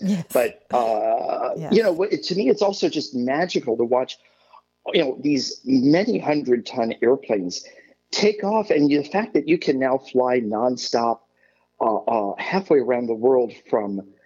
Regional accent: New York City, New York, United States; I would go up and down, growing up in New York, I would go up and down Fifth Avenue and Madison Avenue where the airlines had their ticket offices right.

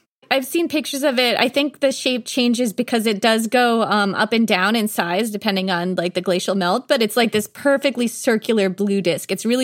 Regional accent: Vermont, United States; I grew up in Vermont. My dad still has a house up there, and there is a pond where I used to swim as a kid.

